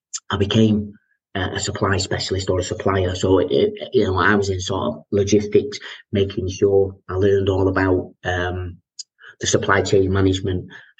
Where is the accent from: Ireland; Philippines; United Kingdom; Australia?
United Kingdom; Bolton, North West England; I grew up in Bolton originally.